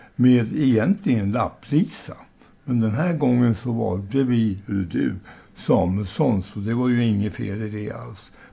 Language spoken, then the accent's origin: Swedish; Trosa, Södermanland, Sweden; hemma i Trosa, där jag är uppväxt.